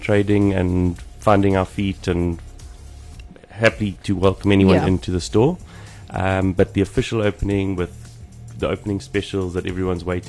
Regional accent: Nongoma, KwaZulu-Natal, South Africa; I'm from Northern Zululand, a town called Nongoma, which was recently in the news a lot for the king's recent passing and the new king. That's where he's from. I was born there, my dad was born there, and we grew up in retail

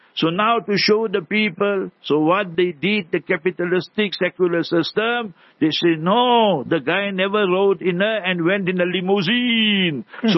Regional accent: Heidelberg, South Africa; I am from Heidelberg. Heidelberg is the proper name, is Afrikaner name.

